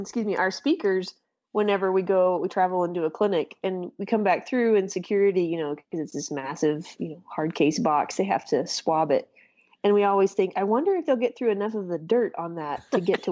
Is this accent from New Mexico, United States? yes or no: yes; Clovis, New Mexico, United States; from Clovis, New Mexico